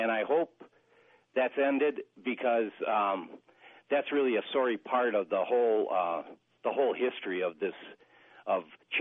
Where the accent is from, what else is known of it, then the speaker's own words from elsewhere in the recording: Milwaukee, Wisconsin, United States; now in Madison, United States; I grew up in Milwaukee, and I remember, I went to the Braves games from 55 on through the early 60s.